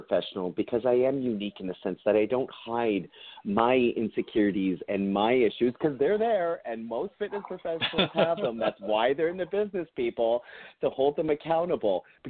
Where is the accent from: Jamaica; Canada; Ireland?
Canada; now in United States; Well, a lot of people don't know that I'm Canadian because I guess I fit in so well